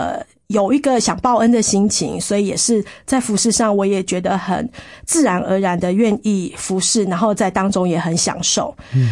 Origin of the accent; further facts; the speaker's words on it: Hualien, Hualien County, Taiwan; 我从小也在花莲，也没有什么英文补习班，也没有去上这些英文补习班，我都没有准备要出国。